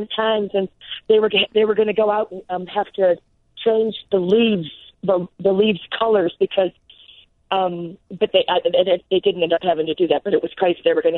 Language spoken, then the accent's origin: English; River Forest, Illinois, United States; I grew up in River Forest, Oak Park River Forest area.